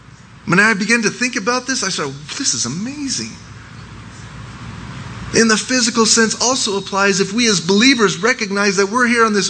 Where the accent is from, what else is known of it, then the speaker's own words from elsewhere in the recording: United States; yeah, I'm an American, that's great and all